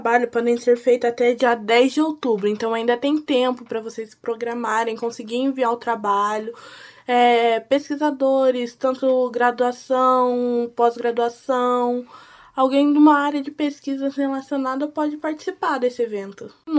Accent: Londrina, Paraná, Brazil; eu tenho 21 anos, nasci e cresci aqui em Londrina.

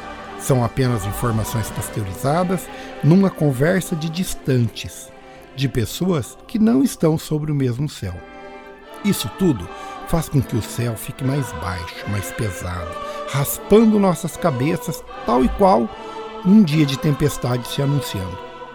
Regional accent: Santa Catarina, Brazil; Tenho uma lembrança da minha infância lá em Santa Catarina.

